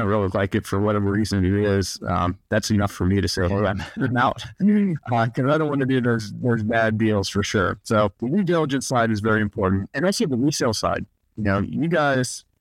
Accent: Pennsylvania, United States; And I'm from Pennsylvania. I haven't spent a lot of time in northeastern Pennsylvania

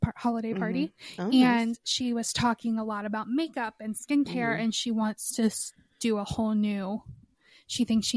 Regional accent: Florida, United States; I like barely used moisturizer or lotion when I was growing up in Florida.

